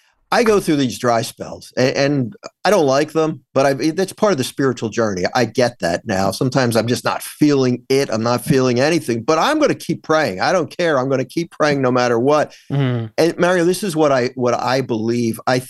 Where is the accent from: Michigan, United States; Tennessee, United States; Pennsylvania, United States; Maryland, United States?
Pennsylvania, United States; Philadelphia; now in New Jersey, United States; I am. I grew up in Philly, but I live right over the bridge.